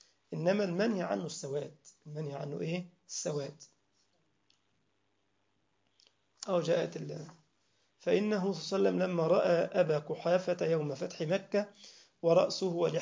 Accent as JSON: {"language": "Arabic", "country": "Egypt", "said": "بيسموها سكسوكة عندنا في مصر"}